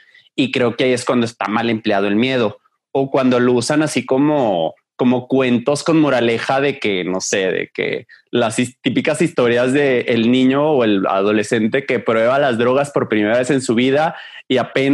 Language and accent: Spanish; Mexico; o últimamente de que en las películas ya somos el capo mexicano, ya es el villano en las películas, ¿no?